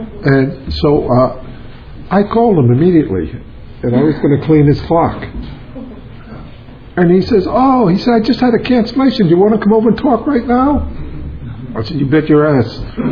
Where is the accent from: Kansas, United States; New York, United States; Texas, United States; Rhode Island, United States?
Rhode Island, United States; Providence; I do not have a speech impediment. I was born and raised back in Providence, Rhode Island.